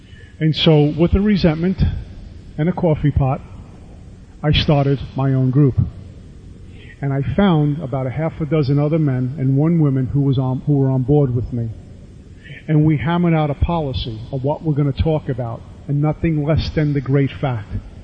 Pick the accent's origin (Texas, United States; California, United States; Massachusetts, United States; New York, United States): New York, United States; Brooklyn; also born or lived in Staten Island; now in Union, United States; I moved to Union. I come from Brooklyn, New York, to Staten Island, New York, and now New Jersey.